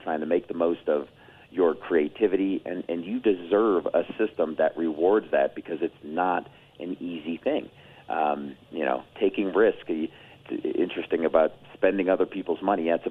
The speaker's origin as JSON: {"language": "English", "town": "Chicago", "region": "Illinois", "country": "United States", "tie": "born or raised there", "said": "I was born and raised in Chicago. All right, Chicago area, I should say."}